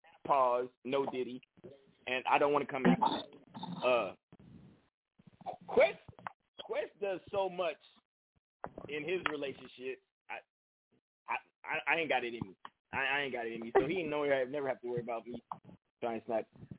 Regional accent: West Coast, United States; so let's talk about now because I'm from the West Coast, right?

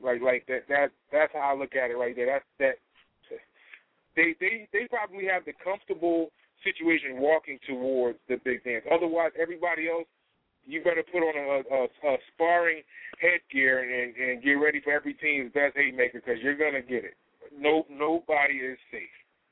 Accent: Connecticut, United States; up here in my hometown in Connecticut

